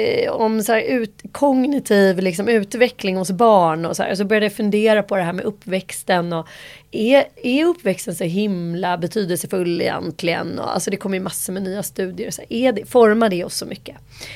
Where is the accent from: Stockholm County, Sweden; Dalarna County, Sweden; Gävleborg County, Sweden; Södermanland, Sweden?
Stockholm County, Sweden; Nacka; Jag är uppvuxen i Stockholm här. I Nacka faktiskt. Mestadels.